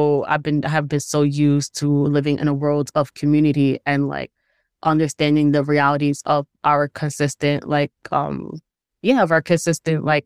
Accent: New York City, New York, United States; I'm Dominican, Puerto Rican. Okay. I was born and raised in Hell's Kitchen, and my family has been here since the 70s.

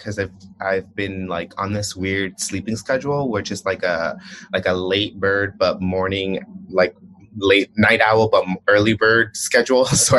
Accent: Paterson, New Jersey, United States; So my first path, well, I'm from Paterson, New Jersey, which is like 30 minutes outside of the city.

